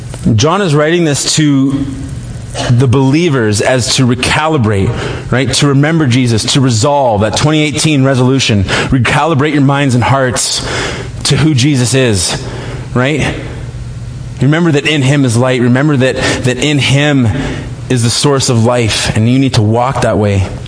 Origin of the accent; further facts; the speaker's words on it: Manitoba, Canada; we grew up in a traveling family. Growing up in Manitoba, I had a ton of, well, all of my mom's side was in Montana and Idaho